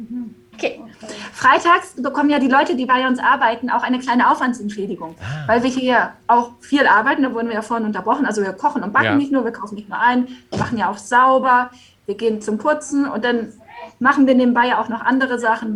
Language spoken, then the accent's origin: German; Lauenburg, Schleswig-Holstein, Germany; also ich komme ja aus Lauenburg und da ist ja noch ein bisschen von dem alten Schloss übrig.